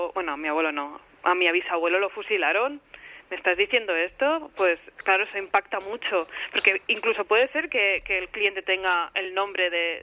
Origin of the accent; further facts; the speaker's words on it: Barcelona, Catalonia, Spain; Yo soy de Barcelona.